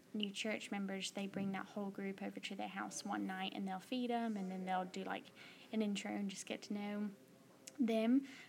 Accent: England, United Kingdom; growing up in England, I was one of maybe like 5 believers in a school of 900.

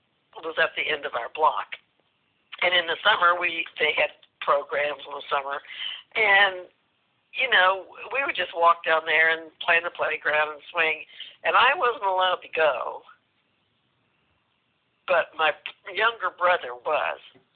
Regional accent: the South, United States; growing up in the South, you the big thing was to be a lady and to be a proper young lady

